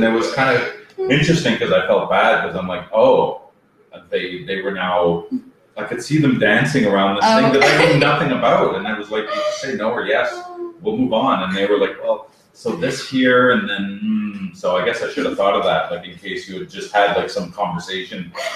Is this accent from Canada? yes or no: yes; Cambridge, Ontario, Canada; It's not because I'm from Cambridge that I don't really hear it.